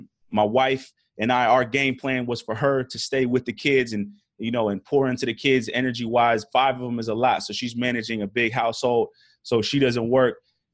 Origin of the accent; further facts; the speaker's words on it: Portland, Oregon, United States; I am from Portland, Oregon. Third of four boys, Nigerian pops. Mom's from California. And grew up playing soccer.